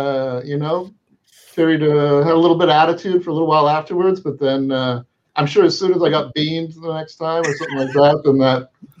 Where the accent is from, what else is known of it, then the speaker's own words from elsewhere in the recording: La Cañada, California, United States; I grew up in La Cañada, so we played in Crescenta Cañada.